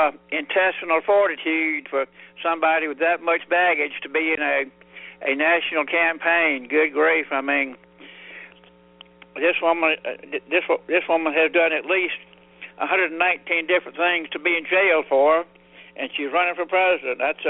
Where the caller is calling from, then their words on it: Alabama, United States; The state of Alabama.